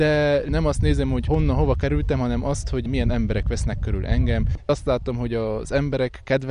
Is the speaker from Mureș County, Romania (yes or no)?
no; Tărlungeni, Brașov County, Romania; Brassó megyéből származom, Tatrangból, Hétfaluból, Barcasági Csángó vagyok.